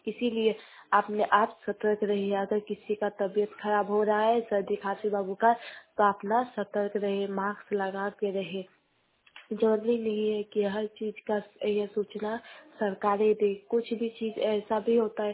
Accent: Kasma, India; कसमा चट्टी मेरा गांव है, पोस्ट कसमा, थाना कसमा।

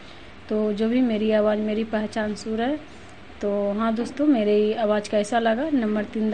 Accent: Chandi, Bihar, India; चंडीडी के रहने वाली हूँ। आज मैं चंडी पंचायत ग्राम चंडी जिला नालंदा राजबिहार।

